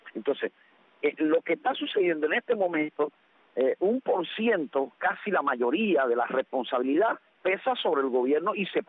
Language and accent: Spanish; Cuba; como ciudadano cubano